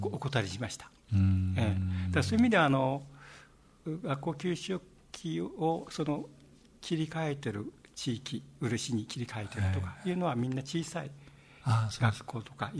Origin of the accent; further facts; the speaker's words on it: Nagaoka, Niigata, Japan; 1941年12月8日前の生まれだし、それから私の生まれ育った長岡も空襲に遭いまして、私も疎開いたしました。